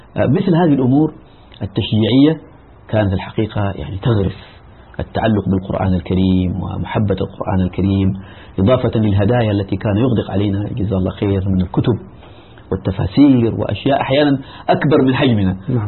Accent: Jeddah, Makkah Province, Saudi Arabia; نشأت في مدينة جدة في منطقة باب شريف، وكان أمام منزلنا مسجد الإمام البخاري

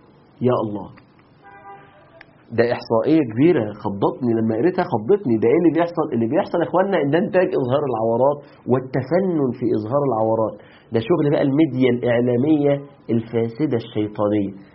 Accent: Egypt; عندنا في مصر ما شاء الله ما شاء الله، علشان يعني نفتخر ان احنا بنضيع شباب وبنات البلد

